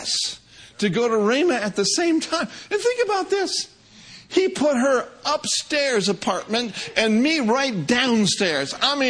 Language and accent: English; Minnesota, United States; I'm from Minnesota. I'm from cold country.